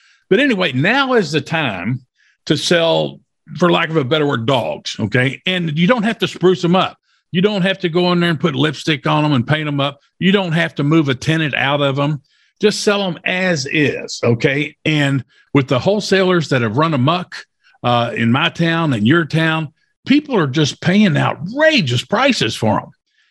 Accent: Louisville, Kentucky, United States; My hometown right here in Louisville, Kentucky, okay, just saw it on the news last night, okay, very current, up to date.

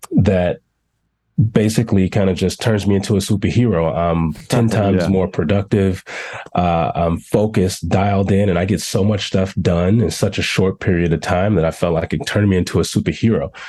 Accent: Chicago, Illinois, United States; So the real world for me was, I grew up in Chicago

